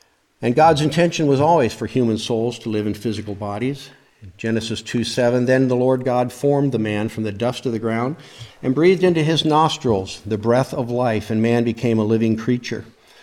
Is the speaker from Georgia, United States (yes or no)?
no; Iowa, United States; When I was just a boy growing up in Iowa, I would go out in the summer and bale hay for money with the local farmers.